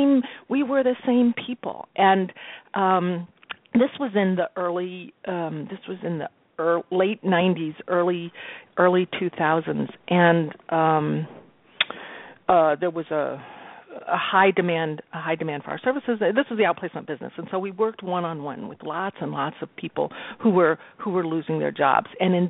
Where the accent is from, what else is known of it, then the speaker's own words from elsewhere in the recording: Midwest, United States; I grew up in the Midwest and, you know, I was thinking about this the other day.